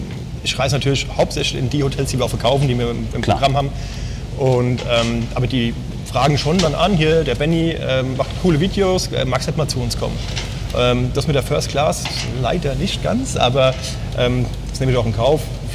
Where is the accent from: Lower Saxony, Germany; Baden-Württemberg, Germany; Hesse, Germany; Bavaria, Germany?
Hesse, Germany; Dorheim; also born or lived in Wölfersheim; aus dem wunderschönen Wetteraukreis in der Nähe von Frankfurt. Ich komme aus Wölversheim, ursprünglich aus Dorheim und das ist auch ganz in der Nähe von Bad Nauheim, da wo … stationiert war.